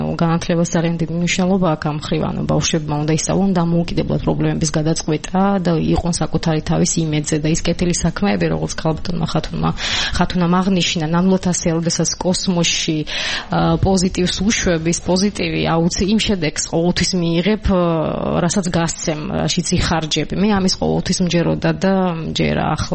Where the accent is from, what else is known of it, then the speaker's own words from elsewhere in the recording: Sukhumi, Abkhazia, Georgia; ჩემი პირადი მოტივაცია აფხაზეთთან არის დაკავშირებული და სოხუმთან, სადაც მე დავიბადე და გავიზარდე